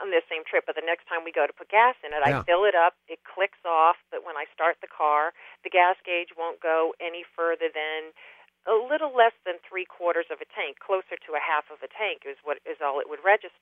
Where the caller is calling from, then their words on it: Indian Head, Maryland, United States; also born or lived in Branford, United States; Indian Head, Maryland.